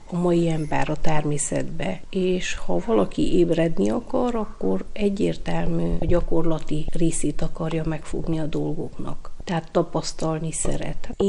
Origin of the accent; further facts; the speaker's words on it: Mihai Viteazu, Cluj County, Romania; now in Odorheiu Secuiesc, Romania; Egy csodálatos 4 gyermekes családban nevelkedtem, az Aranyos Széki Alsó-Felső Szent Mihály nevű községbe.